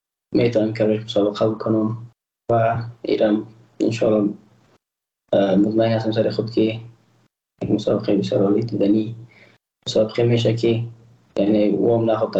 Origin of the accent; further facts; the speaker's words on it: Afghanistan; که من تاجک نیستم. احساس کنم ما روش بلاک پرشنی نیستم. ما یک افغان هستم